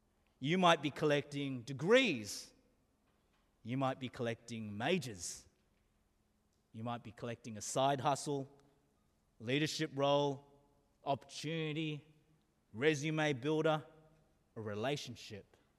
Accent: Australia; And I love talking about my home country, as you know. If you've ever, anyone lived in Australia here before?

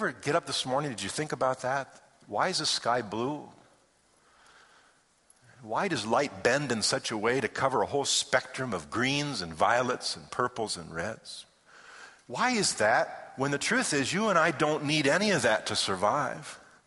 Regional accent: Detroit, Michigan, United States; I come from Michigan. And have you heard about our mayor in Detroit, Michigan?

